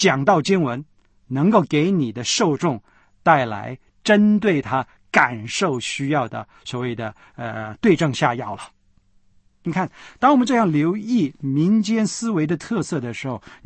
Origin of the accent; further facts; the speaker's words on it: China; 因为我是中国人，这不是从我开始的，是从我父亲开始